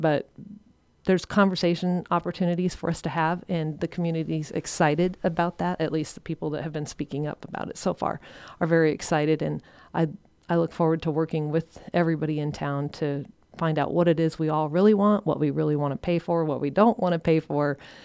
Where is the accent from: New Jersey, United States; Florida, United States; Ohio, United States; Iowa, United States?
Iowa, United States; Atlantic; I grew up here in Atlantic.